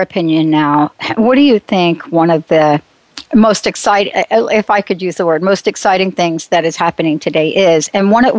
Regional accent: New Jersey, United States; And the minute I told him I was from New Jersey, he did the test.

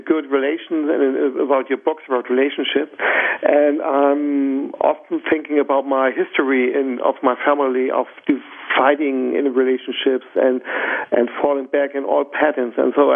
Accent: Hamburg, Germany; I'm from Hamburg in Germany.

